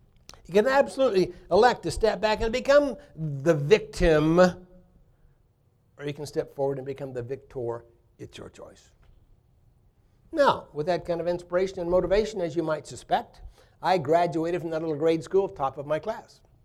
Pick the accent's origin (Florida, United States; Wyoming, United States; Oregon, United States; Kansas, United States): Kansas, United States; I was a hayseed from Kansas. I'd never been out of the four states of Kansas, Missouri, Nebraska, and Oklahoma.